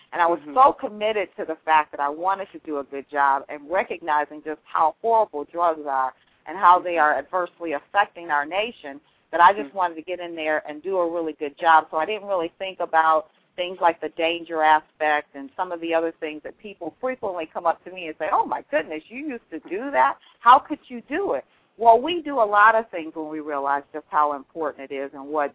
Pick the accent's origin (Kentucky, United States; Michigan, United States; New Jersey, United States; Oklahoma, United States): Michigan, United States; Detroit; I was a homegirl from Detroit.